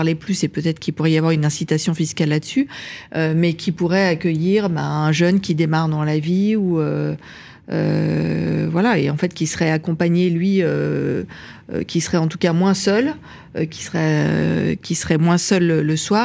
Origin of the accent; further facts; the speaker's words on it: Lyon, Auvergne-Rhône-Alpes, France; moved away as an adult; now in Paris, France; moi, je suis lyonnaise d'origine, ça fait 34 ans que je suis à Paris